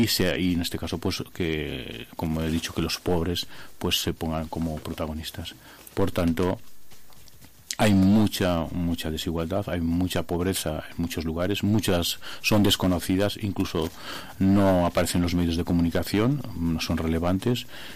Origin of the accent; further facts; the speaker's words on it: Spain; como yo soy evidente, soy español